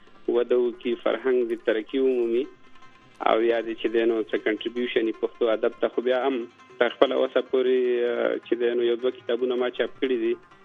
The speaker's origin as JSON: {"language": "Pashto", "town": "Jalalabad", "region": "Nangarhar", "country": "Afghanistan", "said": "زه خو د جلال آباد یم، د ننګرهار"}